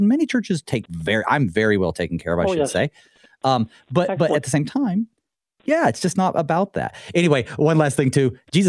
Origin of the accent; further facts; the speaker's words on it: United States; as an American, freedom-loving American